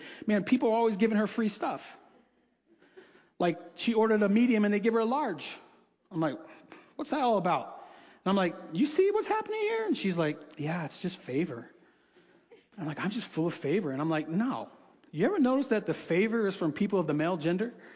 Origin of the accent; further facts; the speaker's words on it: United States; I'm an American, by God. I live in Montana.